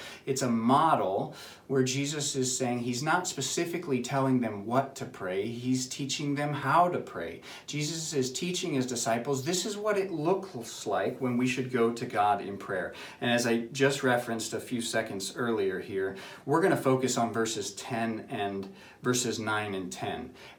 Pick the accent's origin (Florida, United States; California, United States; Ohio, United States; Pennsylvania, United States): Ohio, United States; That we lived in the house the whole time that I was growing up in Ohio, a good chunk of the time that I was growing up in Ohio, so at least 15 years